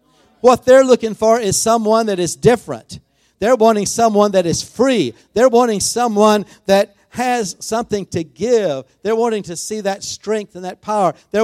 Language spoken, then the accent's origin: English; Tyler, Texas, United States; I grew up here in Tyler.